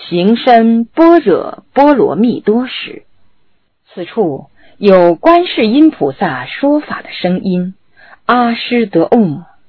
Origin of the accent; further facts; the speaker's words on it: Sichuan, China; 用我们四川人的话来说，就叫于家因家